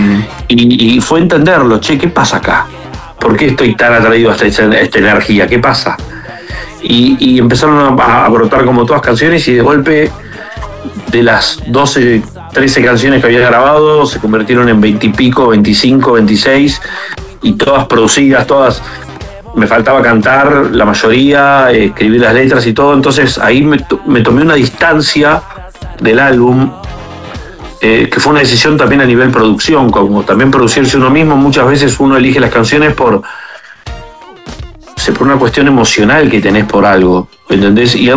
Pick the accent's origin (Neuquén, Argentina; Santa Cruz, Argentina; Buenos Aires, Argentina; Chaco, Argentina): Buenos Aires, Argentina; representa también la ciudad de donde vengo, ¿no? Y este disco está atravesado por Buenos Aires bastante más que otros.